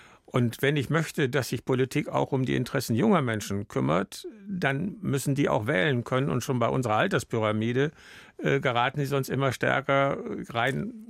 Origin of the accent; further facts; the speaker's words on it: North Rhine-Westphalia, Germany; Aber ich komme aus Nordrhein-Westfalen